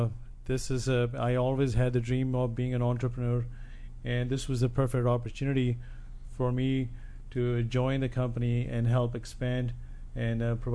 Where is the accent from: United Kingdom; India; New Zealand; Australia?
India; Chandigarh; now in United States; I grew up in the northern part of India, in a town called Chandigarh.